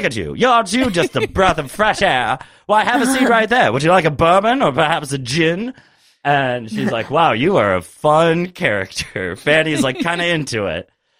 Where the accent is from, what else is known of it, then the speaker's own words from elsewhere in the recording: New York City, New York, United States; I'm from New York City.